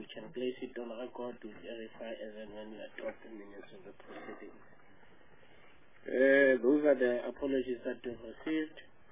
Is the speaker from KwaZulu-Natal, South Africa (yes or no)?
no; Free State, South Africa; I'm also from Free State for purpose of record.